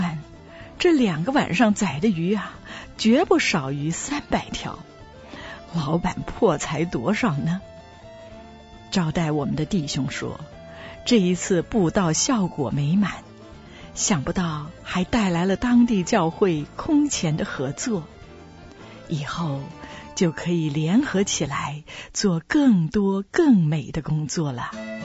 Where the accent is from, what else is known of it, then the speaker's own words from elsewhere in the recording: China; 我认为基督教是帝国主义的外衣，欺骗毒害我们中国人。